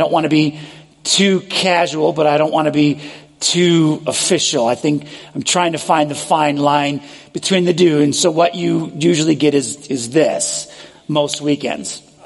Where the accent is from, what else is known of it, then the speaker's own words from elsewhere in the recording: New York, United States; Remember, like you, I'm imperfect. And I grew up in New York.